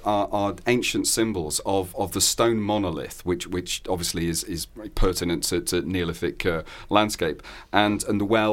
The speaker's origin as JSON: {"language": "English", "region": "Yorkshire and the Humber", "country": "United Kingdom", "tie": "born or raised there", "also_born_or_lived": "Derbyshire", "said": "Water is such an integral part of growing up in Britain. And so it was, you know, starting to, because I was surrounded by that in Yorkshire and Derbyshire by, you know, well dressing."}